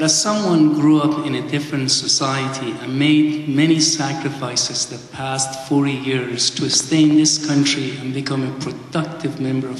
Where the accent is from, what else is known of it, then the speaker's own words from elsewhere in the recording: United States; but I think it starts with us as an American. We gotta be open-minded people.